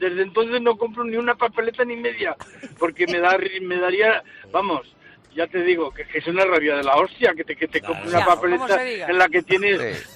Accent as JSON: {"language": "Spanish", "town": "Valencia", "region": "Valencian Community", "country": "Spain", "tie": "born there", "lives_now": "Azagra, Spain", "said": "Yo vivo en Azagra, en un pueblo de Navarra. Sí. Pero nací en Valencia hace ya muchos años, que ya tengo muchos años."}